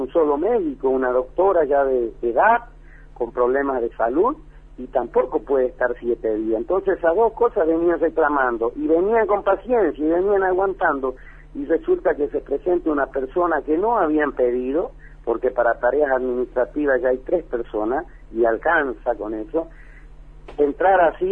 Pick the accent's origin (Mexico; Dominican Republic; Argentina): Argentina; Río Muerto, Chaco; soy nacido y criado aquí en Río Muerto.